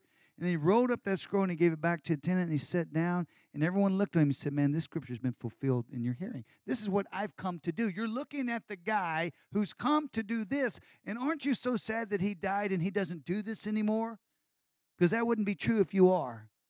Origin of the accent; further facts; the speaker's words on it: Texas, United States; Because I'm a guy from Texas and I don't show anybody that I got problems.